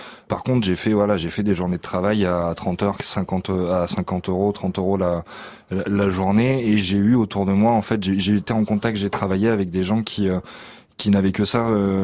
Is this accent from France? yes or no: yes; Southern France, France; now in Belgium; moi, je viens du sud de la France, je vais faire des écoles d'art en Belgique.